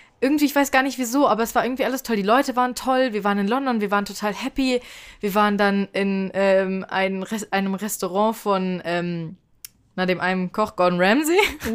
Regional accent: Germany; Aber es war so, als sie so gesagt hat, ja, sie kommt aus Italien und wir so, ja, wir kommen aus Deutschland.

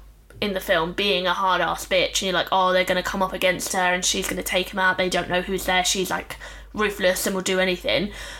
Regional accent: England, United Kingdom; I am not Native American, I'm English.

